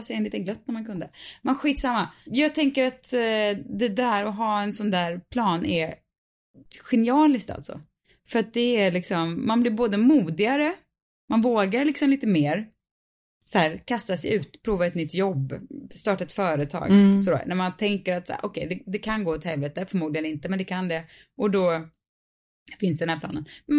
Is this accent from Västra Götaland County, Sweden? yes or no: yes; Mariestad, Västra Götaland County, Sweden; i Mariestad, min hemstad.